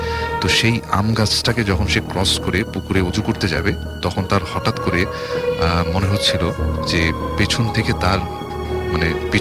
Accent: Old Dhaka, Dhaka Division, Bangladesh; পুরান ঢাকা থেকে এসেছি

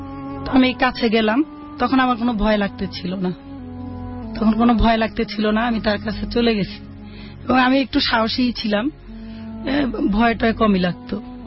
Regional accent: Dhaka, Dhaka Division, Bangladesh; আমার বাবা দেশের বাইরে থাকতো, তা আমরা ঢাকায় বড় হয়েছি।

